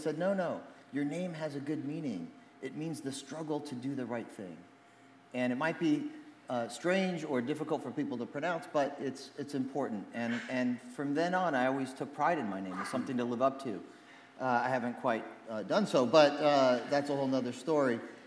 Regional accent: Phoenix, Arizona, United States; So I'm an American kid from Arizona. My mom's Methodist Christian from Oklahoma. And my father's from Jerusalem, so I say my mom's from the Midwest and my dad's from the Mideast. And growing up in Phoenix, we didn't have a lot of diversity.

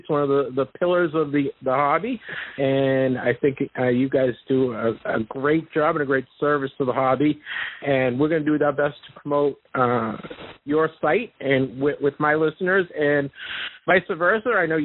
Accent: Massachusetts, United States; accent: Boston; I did that my best to not get my Boston accent in there with the card.

